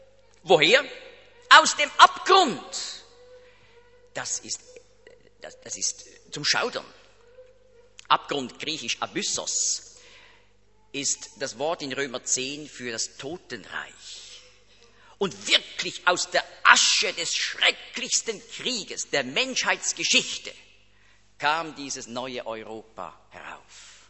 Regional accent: Switzerland; Er ist ja auch in der Schweiz, da ganz nahe, da wo ich aufgewachsen bin, ist er da über die Limmat, da hat jetzt noch ein Gedenkstein.

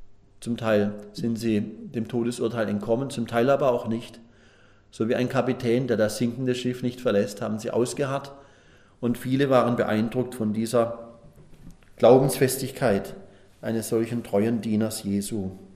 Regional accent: Germany; born there; Ich bin in Deutschland geboren, nicht in Afrika.

